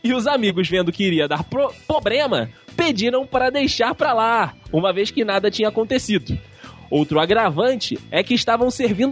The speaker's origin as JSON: {"language": "Portuguese", "town": "Cachoeiro de Itapemirim", "region": "Espírito Santo", "country": "Brazil", "tie": "born or raised there", "said": "Estávamos em uma festa em minha cidade natal, Cachoeiro de Itapemirim, na qual tínhamos cerveja liberada."}